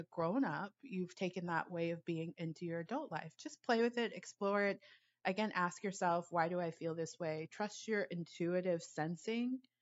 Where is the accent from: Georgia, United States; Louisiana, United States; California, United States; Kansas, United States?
California, United States; Los Angeles; So when I grew up in Los Angeles and, everybody knows Los Angeles for its traffic. And when I graduated from college and I went to school in Los Angeles at USC